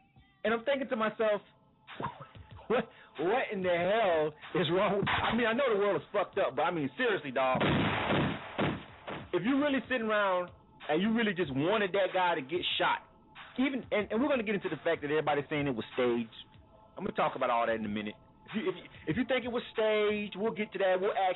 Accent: Florida, United States; I'm from Florida, by the way, in case you didn't know.

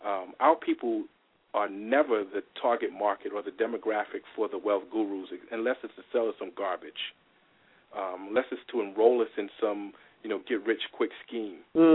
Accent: Brooklyn, New York, United States; Well, I mean, I grew up in East New York, Brooklyn, and I know people who know Brooklyn know that's probably the most economically depressed area in Brooklyn, if not in New York City.

